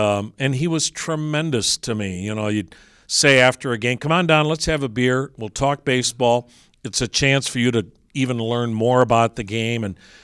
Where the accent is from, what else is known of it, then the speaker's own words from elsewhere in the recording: Wisconsin, United States; now in Cleveland, United States; I'm from Wisconsin